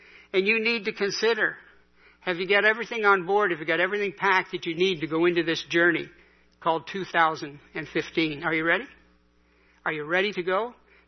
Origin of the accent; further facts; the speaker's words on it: Canada; I'm a Canadian. That's what you say. I'm fine.